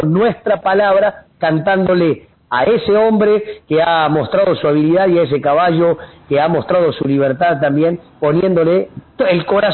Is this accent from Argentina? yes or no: yes; Buenos Aires, Argentina; yo soy bonaerense y amo y quiero esta llanura pampeana donde nací